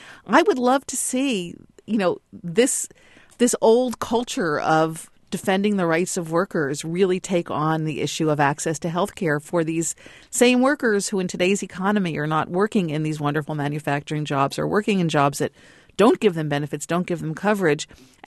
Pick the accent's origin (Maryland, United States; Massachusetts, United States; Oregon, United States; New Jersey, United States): Massachusetts, United States; certainly in my home state of Massachusetts, there's now on the table a couple of proposals for individual mandates.